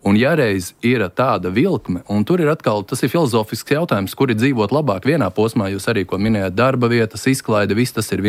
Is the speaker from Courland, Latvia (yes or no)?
no; Priekuļi, Cēsis Municipality, Latvia; Es pats nāku no Priekuļu pagasta. Un tagad ir 40 plus, esmu izveidojis karjeru Rīgā